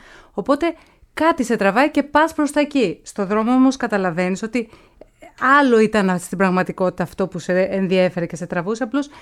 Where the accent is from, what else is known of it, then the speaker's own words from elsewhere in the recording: Larissa, Thessaly, Greece; now in Athens, Greece; ήρθα από τη Λάρισα για να σπουδάσω στην Πάντιο